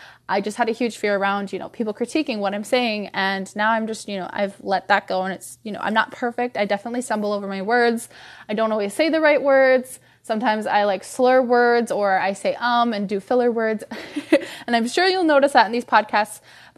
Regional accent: Minnesota, United States; I am from Minnesota, which if you are listening and you don't live in the United States, this is a northern state in the United States.

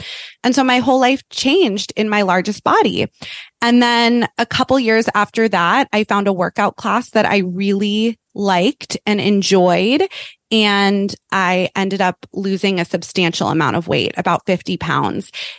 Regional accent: Malibu, California, United States; So I grew up in Malibu, California, in a little small beach community out in Los Angeles.

